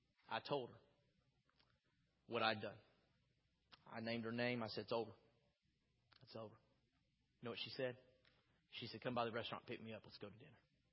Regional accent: Dallas, Texas, United States; I was going to college there. I'm from Dallas.

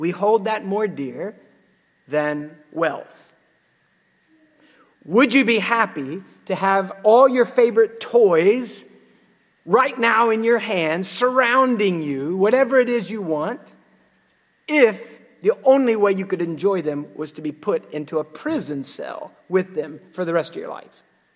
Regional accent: London, Ohio, United States; born there; I was born in London. I like to say that, but it's actually not London, England. It's London, Ohio. Now, London, Ohio is a cornfield with a few farmer houses and this tiny little hospital

